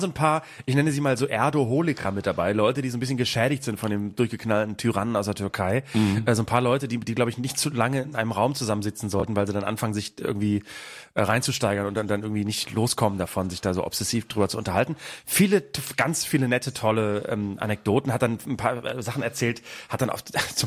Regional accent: Bremen, Germany; now in Cologne, Germany; als Kölner in Bremen geboren, in Bremen aufgewachsen und dann nach Köln gezogen.

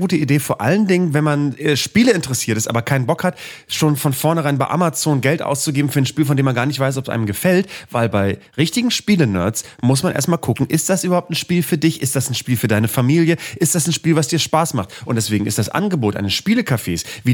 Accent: Bremen, Germany; in meiner Heimat in Bremen

